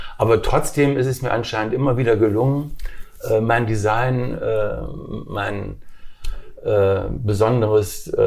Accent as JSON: {"language": "German", "town": "Wuppertal", "region": "North Rhine-Westphalia", "country": "Germany", "tie": "born or raised there", "also_born_or_lived": "Weimar / Berlin", "said": "mit 4 Jahren nach Berlin, mit 8 Jahren nach Wuppertal. Glücklicherweise nach Wuppertal, weil ich dann in Wuppertal studieren konnte."}